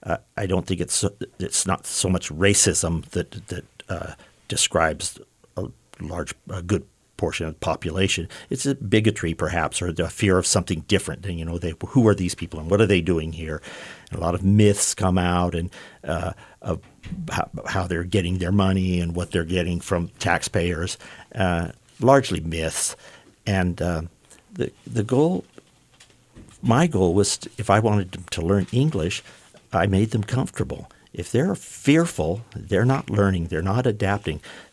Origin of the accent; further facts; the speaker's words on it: Redding, California, United States; And I know when I grew up in Redding, and every people always asking me, checking on me, making sure things were okay. I felt safe in the community